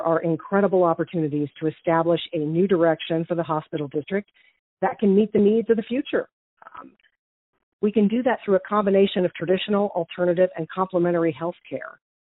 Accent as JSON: {"language": "English", "town": "Post Falls", "region": "Idaho", "country": "United States", "tie": "born or raised there", "also_born_or_lived": "Coeur d'Alene", "lives_now": "Bonner County, United States", "said": "I am a lifelong North Idaho resident. I was born in Coeur d'Alene, raised in Post Falls."}